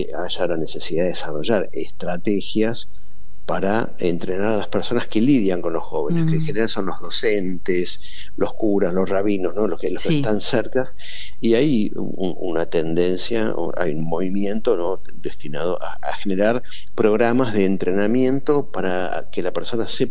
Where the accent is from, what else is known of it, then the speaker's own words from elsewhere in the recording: Buenos Aires, Argentina; nosotros somos porteños, estamos acostumbrados a que en Buenos Aires vos salís